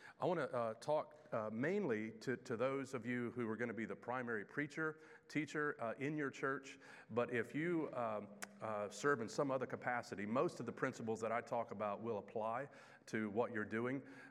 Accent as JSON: {"language": "English", "region": "Kentucky", "country": "United States", "tie": "born or raised there", "also_born_or_lived": "Detroit, United States", "said": "I was born in Detroit, Michigan. Grew up in Kentucky."}